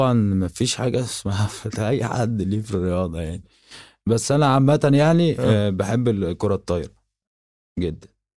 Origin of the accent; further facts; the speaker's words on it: Upper Egypt, Egypt; انا صعيدي متربي في في في الزرع